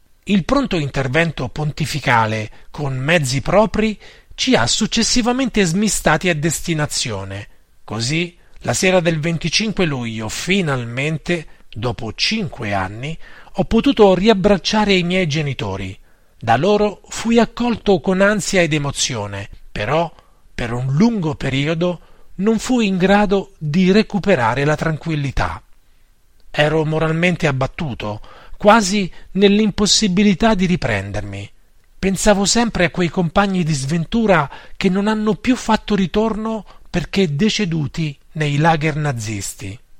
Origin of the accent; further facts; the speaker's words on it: Pozzonovo, Veneto, Italy; now in Monselice, Italy; Lo feci prima a Pozzonovo, mio paese di origine, poi a Monselice, dove risiedo.